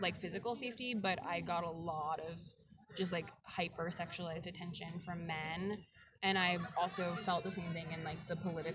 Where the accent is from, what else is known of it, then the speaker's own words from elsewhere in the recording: United States; I think as an American woman, I was probably sexualized in a very particular way